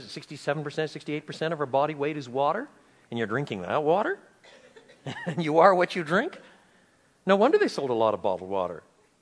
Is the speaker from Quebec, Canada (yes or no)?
yes; Quebec, Canada; When I was a boy, growing up in French Canada, I lived on the banks of La Rivière Saint-François, the St. Francis River, the dirtiest river in French Canada.